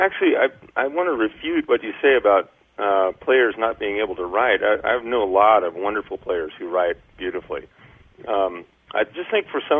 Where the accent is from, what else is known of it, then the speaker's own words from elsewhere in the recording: Mill Valley, California, United States; Well, I'm from just north of San Francisco, Marin County, Mill Valley, California. And, boy, I started playing when I was a kid.